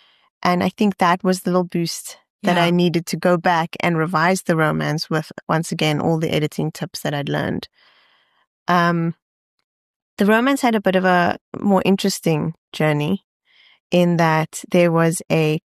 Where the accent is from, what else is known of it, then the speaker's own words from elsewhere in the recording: South Africa; And I think as a South African, you do sort of forget that you can send an email. It doesn't matter that they're based across the oceans.